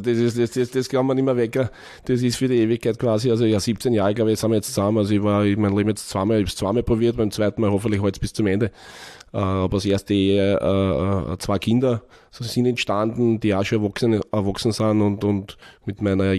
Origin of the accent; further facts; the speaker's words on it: Vienna, Austria; Also bin im 21. aufgewachsen, bin also ein Kind über der Donau. Hab dann eigentlich meine ganze Kindheit in der Gemeindebau in der Mitterhofergasse verbracht.